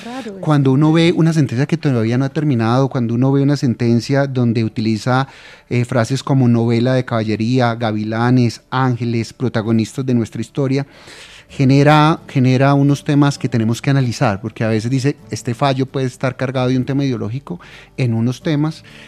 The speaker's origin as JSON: {"language": "Spanish", "country": "Colombia", "said": "como colombiano, como abogado penalista, esto es una decisión que me duele"}